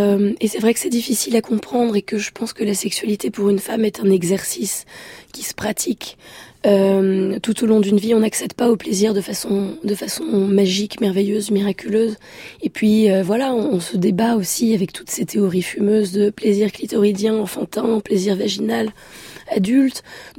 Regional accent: France; moi, je vais en sortir parce que je suis écrivain et aussi parce que je suis française

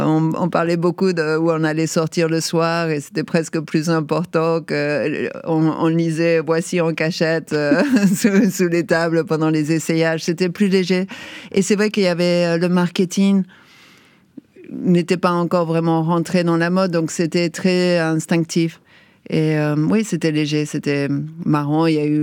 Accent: Paris, Île-de-France, France; j'ai vécu ici donc presque toute ma vie. Et je pense que peut-être je suis parisienne

